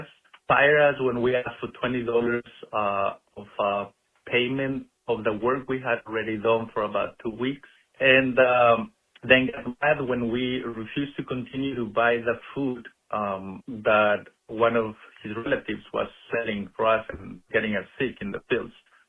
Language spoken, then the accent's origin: English; Zacatecas, Mexico; now in Immokalee, United States; I am from Zacatecas, Mexico